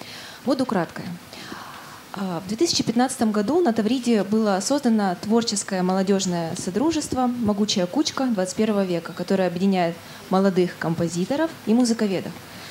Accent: Rostov-on-Don, Rostov Oblast, Russia; Я из Ростова-на-Дону.

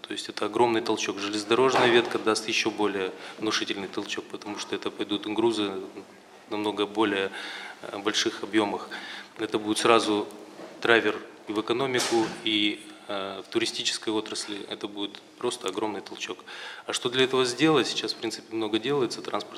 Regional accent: Crimea, Ukraine; я из Республики Крым.

